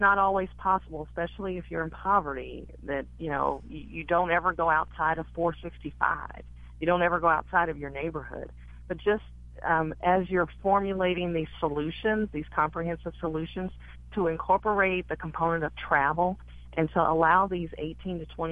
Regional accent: Indianapolis, Indiana, United States; I'm a 40-year-old mother of two young girls, and I was very fortunate, and I'm from Indianapolis

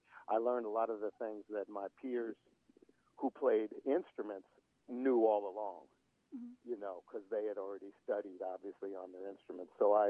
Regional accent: New York, United States; This was when I grew up in New York, and I had a little gig playing actually on the back of a car.

